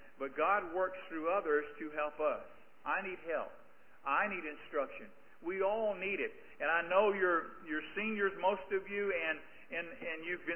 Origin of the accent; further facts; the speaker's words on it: Sumter, South Carolina, United States; I was brought up in Sumter, South Carolina, went to Bob Jones University, and it's a very popular area.